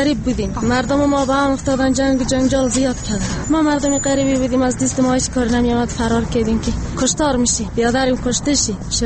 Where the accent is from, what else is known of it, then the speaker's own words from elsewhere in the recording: Afghanistan; ولایت غور.